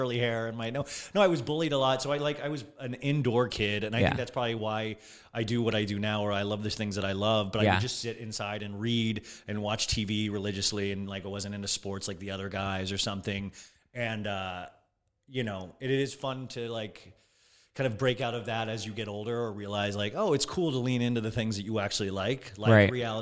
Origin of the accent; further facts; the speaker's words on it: Olathe, Kansas, United States; now in West Hollywood, United States; Olathe, Kansas was where I grew up, a small town in Kansas. Mm-hmm. And I currently live in West Hollywood, California.